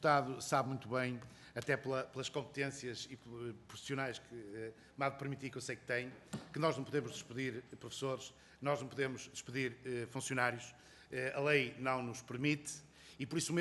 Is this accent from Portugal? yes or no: yes; Viana do Castelo, Norte, Portugal; Cuidado que eu sou de Viana do Castelo.